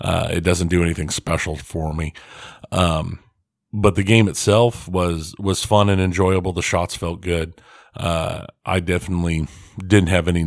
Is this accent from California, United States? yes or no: no; Kansas, United States; We're from Kansas, so we're used to thunderstorms, and we know tornado sirens and stuff.